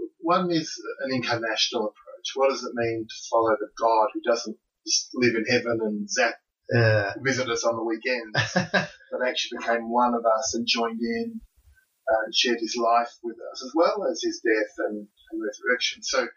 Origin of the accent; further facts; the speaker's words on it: Australia; born there; Well, my dad is English, my mum is Scottish. I was born in Australia.